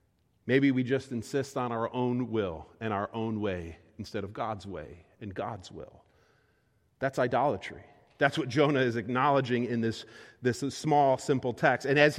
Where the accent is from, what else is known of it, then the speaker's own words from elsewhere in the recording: Japan; I mean, I grew up in Japan.